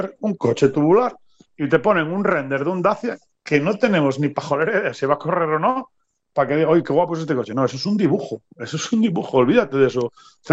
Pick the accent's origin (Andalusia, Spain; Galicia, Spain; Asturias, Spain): Asturias, Spain; Valdés; yo soy del Concejo de Valdés